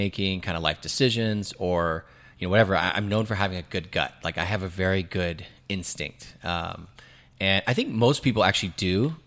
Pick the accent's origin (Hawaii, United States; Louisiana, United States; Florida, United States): Hawaii, United States; also born or lived in California, United States; I was born in California, and my folks moved back to their home, which is Hawaii, when I was two. And I was there pretty much until my late 20s.